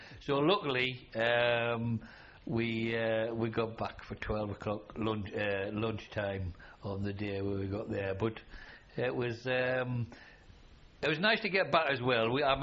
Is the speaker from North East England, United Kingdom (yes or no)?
yes; North East England, United Kingdom; we're all from the County Durham area, so we knew we were going to bump into each other somewhere or other anyway.